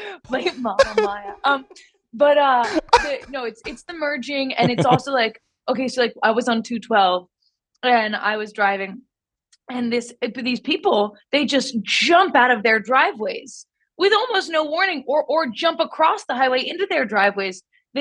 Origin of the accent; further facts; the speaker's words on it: New York City, New York, United States; Well, growing up in New York City, it doesn't feel that important.